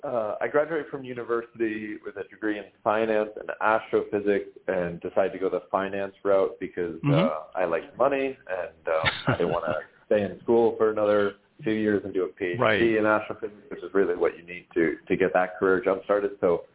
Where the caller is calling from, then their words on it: New York, United States; I'm in our office in Midtown Manhattan, a block away from, the third 16 Handles that was ever built in Murray Hill.